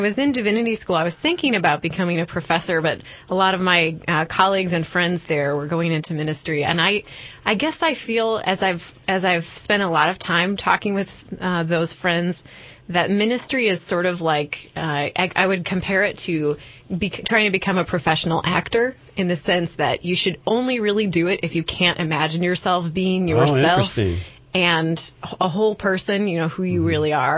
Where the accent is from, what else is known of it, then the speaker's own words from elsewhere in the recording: Cedar Falls, Iowa, United States; I grew up in Cedar Falls, Iowa, and have some family who are farmers and some who are city folk.